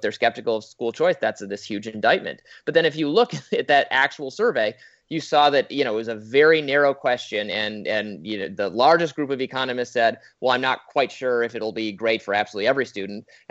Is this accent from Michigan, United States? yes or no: yes; Michigan, United States; You know, I'm from Michigan, so I've been familiar with her work for a while